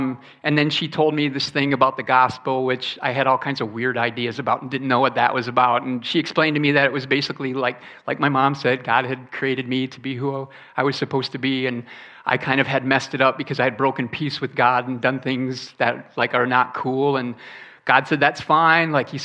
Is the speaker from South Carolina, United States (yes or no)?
no; Detroit, Michigan, United States; I grew up in Detroit, Michigan, in not a great neighborhood.